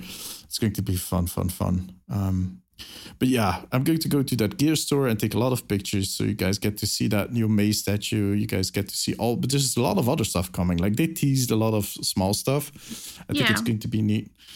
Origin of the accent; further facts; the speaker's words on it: Ghent, Flanders, Belgium; Well, they do this con over here in my hometown of Ghent, which is called Facts, which is okay.